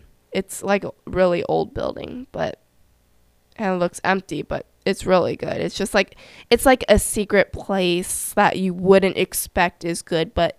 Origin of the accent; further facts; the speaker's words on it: California, United States; it's located in the 626 area, if you guys ever heard of that, which I like to call it my hometown.